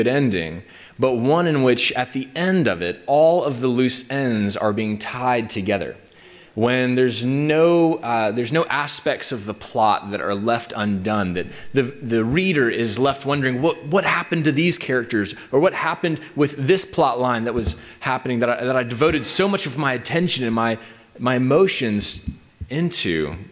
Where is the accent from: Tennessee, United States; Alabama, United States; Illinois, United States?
Tennessee, United States; I'm from East Tennessee, and I love hiking in the mountains.